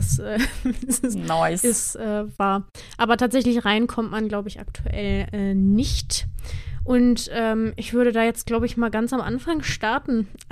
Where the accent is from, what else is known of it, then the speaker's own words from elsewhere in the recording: Minden, North Rhine-Westphalia, Germany; Nee, ich komme nicht aus Hildesheim, ich komme aus Minden. Und ich maße mir aber an zu sagen, dass das in der Nähe von Hildesheim liegt.